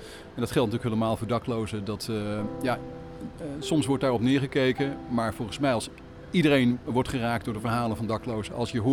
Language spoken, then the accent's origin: Dutch; Amsterdam, North Holland, Netherlands; Wij groeiden op in de Bijlmer in Zuidoost, Amsterdam. En dat was in de hippietijd